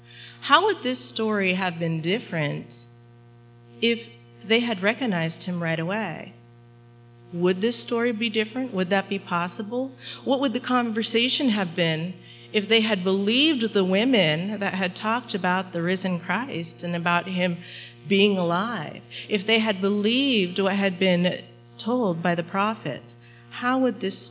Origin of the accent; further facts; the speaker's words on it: Elkhart, Indiana, United States; also born or lived in Costa Rica; I was born in Costa Rica, so my family adopted me when I was 19 months old. So in case you're wondering about the resemblance, that's where the adoption kind of helps that. But I did grow up in Elkhart, Indiana, so that was my home place.